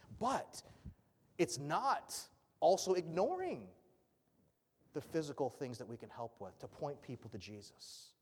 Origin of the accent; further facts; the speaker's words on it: Georgia, United States; When we grew up in Georgia, the dirt there is red Georgia clay, they call it.